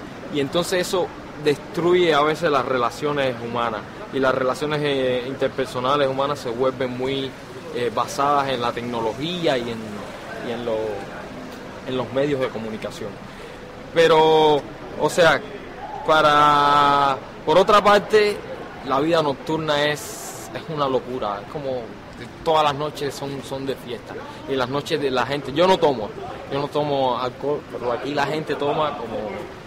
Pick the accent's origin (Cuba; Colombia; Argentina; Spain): Cuba; yo vengo de Cuba